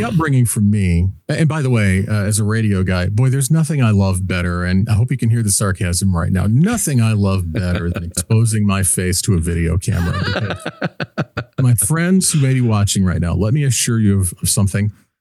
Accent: Michigan, United States; I grew up in Michigan, Southern Michigan, and I had a buddy of mine.

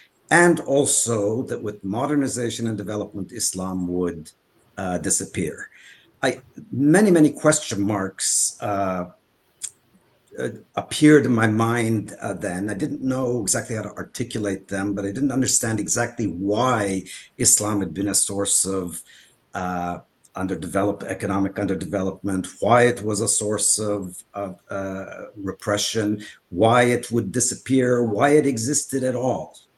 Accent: Turkey; I grew up in Turkey in an academic family, I should say a secular academic family.

